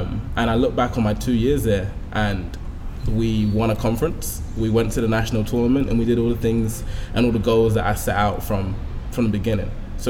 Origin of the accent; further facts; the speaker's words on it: London, United Kingdom; So it was just very different than what I've been used to, especially growing up in London.